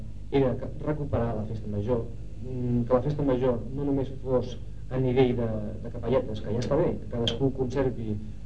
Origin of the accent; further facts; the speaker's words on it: Cuenca, Castilla-La Mancha, Spain; nosaltres som de Cuenca, però els nostres fills ja són nascuts aquí, però els nostres fills parlen català.